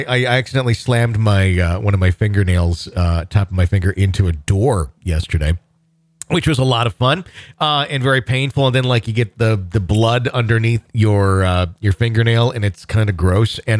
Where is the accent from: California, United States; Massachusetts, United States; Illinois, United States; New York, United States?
Massachusetts, United States; I grew up Wiccan and always have been sensitive to spirits. Growing up in Massachusetts has certainly given me enough stories to fill several books